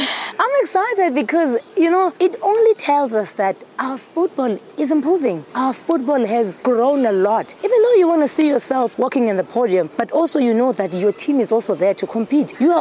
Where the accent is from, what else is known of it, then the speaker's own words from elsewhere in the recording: South Africa; I'm from South Africa, and I will be the referee at the AFCON.